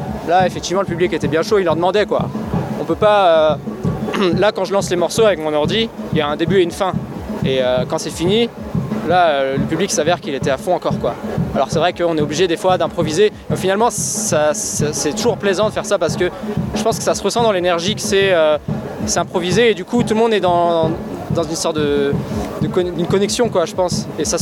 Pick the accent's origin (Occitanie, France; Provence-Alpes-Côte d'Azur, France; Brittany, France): Brittany, France; Bah, moi, je suis breton, et ça me rappelle un peu les ambiances des petits festivals en Bretagne.